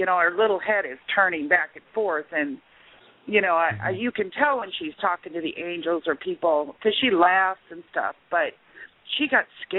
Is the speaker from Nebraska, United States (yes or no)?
yes; Omaha, Nebraska, United States; Yeah, I'm from Omaha.